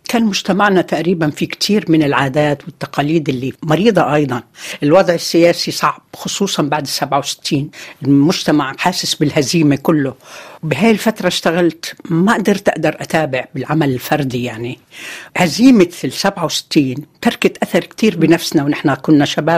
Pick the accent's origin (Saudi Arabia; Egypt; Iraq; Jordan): Jordan; Karak, Karak Governorate; born there; أنا كمان من مواليد الكرك جنوب الأردن.